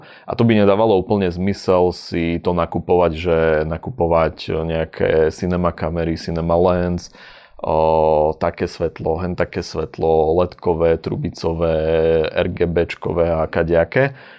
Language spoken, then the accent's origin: Slovak; eastern Slovakia, Slovakia; Ja som z východu, takže neviem, či...